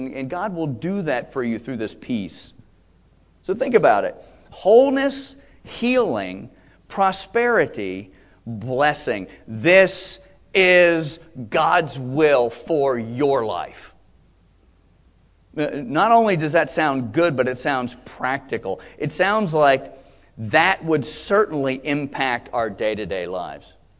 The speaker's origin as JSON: {"language": "English", "region": "Georgia", "country": "United States", "tie": "born or raised there", "said": "When I grew up in South Georgia, and there's kind of a saying we'd have"}